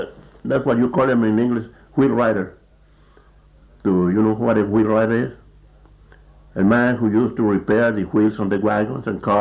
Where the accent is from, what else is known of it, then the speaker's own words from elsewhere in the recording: San Ignacio, Texas, United States; born there; Yes, I was born here in San Ignacio.